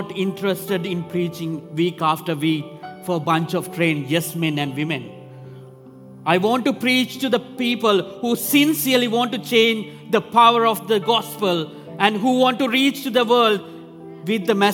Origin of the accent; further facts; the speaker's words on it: Italy; You have churches where I was growing up in Italy. There's a lot of churches where I was growing up.